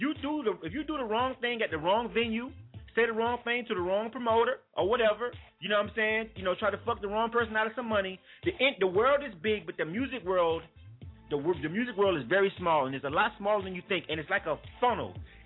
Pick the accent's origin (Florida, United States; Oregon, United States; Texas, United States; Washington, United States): Florida, United States; Panama City; if you're in a small city, like Panama City, I'm constantly hearing fuckery going on in my hometown within the music people.